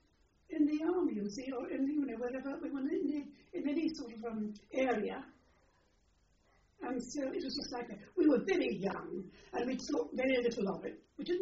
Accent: East of England, United Kingdom; I was born in Suffolk, Bonington

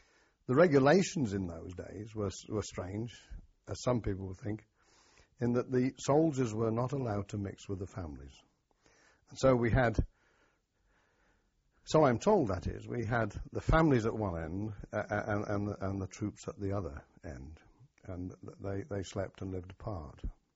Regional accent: Aldershot, South East England, United Kingdom; born there; Yes, I was born in Aldershot, the home of the British Army, into an army family on July the 25th, 1933.

